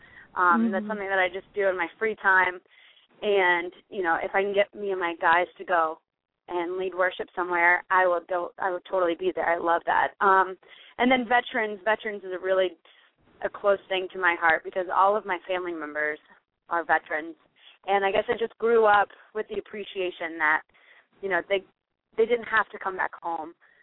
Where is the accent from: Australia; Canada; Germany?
Germany; And I grew up in Germany, so I would love to go back to Europe and play there.